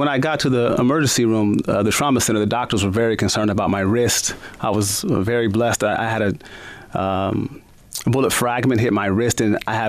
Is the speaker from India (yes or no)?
no; Tacoma, Washington, United States; Yes. Yeah. I grew up in Tacoma, Washington.